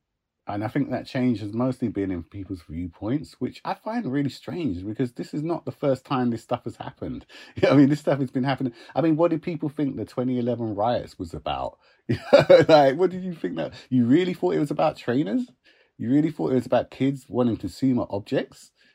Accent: Uxbridge, London, United Kingdom; growing up in Uxbridge and being in West London, even in the 80s

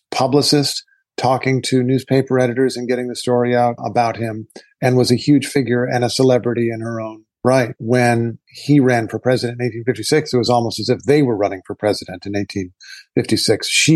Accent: United States; And I feel a connection as an American

